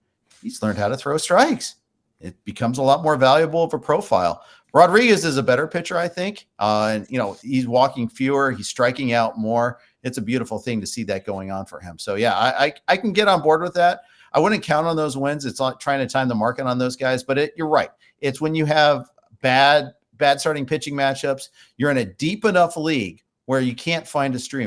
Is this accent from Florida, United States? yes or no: no; Indianapolis, Indiana, United States; Hard for me to do that because I grew up in Indy